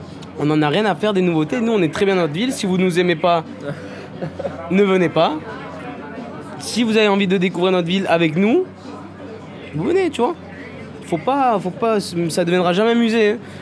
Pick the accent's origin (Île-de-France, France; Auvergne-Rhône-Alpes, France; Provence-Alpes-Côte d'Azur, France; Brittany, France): Provence-Alpes-Côte d'Azur, France; Marseille; j'ai grandi là aussi à Marseille